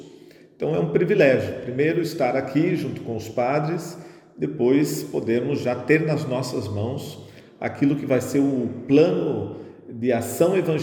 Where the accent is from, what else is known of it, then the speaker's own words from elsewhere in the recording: Curitiba, Paraná, Brazil; minhas raízes também estão aqui. Mas eu sou natural de Curitiba, do clero de Curitiba